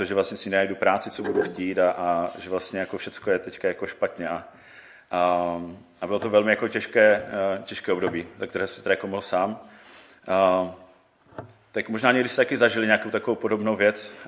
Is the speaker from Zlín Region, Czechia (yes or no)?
yes; Zlín, Zlín Region, Czechia; now in Olomouc, Czechia; Jsem nějakých 10 let v Olomouci, původem jsem ze Zlína a před těma 10 lety jsem se právě přestěhoval tady